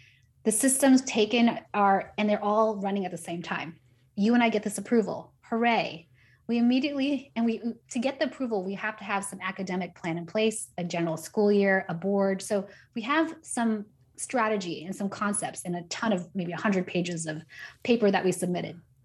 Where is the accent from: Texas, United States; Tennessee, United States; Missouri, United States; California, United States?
California, United States; San Diego; So I'm Asian American and my parents immigrated from the Philippines. We grew up in a low-income neighborhood in San Diego.